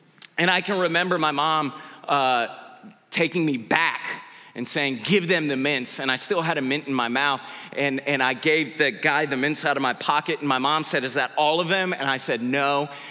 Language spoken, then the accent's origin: English; United States; I did what any three-year-old American boy would do. I just thought, I'm American.